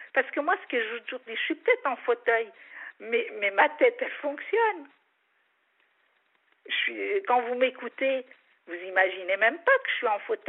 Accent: Algeria; now in France; Moi, je suis algérienne. Mais mon père est arrivé en 57.

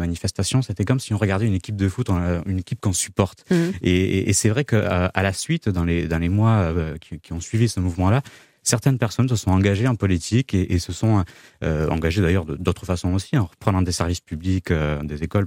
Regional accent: Occitanie, France; Je suis moi-même un rural, je suis originaire des Pyrénées-Orientales

